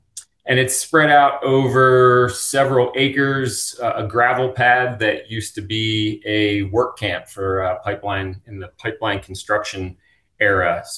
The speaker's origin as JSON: {"language": "English", "region": "Pennsylvania", "country": "United States", "tie": "born or raised there", "also_born_or_lived": "Pacific Northwest", "moved": "as an adult", "lives_now": "Alaska, United States", "said": "I grew up in Pennsylvania, moved to the Pacific Northwest in 1997, where I lived for a few years before moving to Alaska in 1999."}